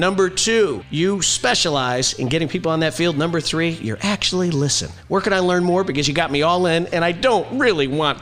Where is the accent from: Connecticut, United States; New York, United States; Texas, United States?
Connecticut, United States; I'm from Connecticut, for Christ's sakes. I'm a Kennedy Democrat.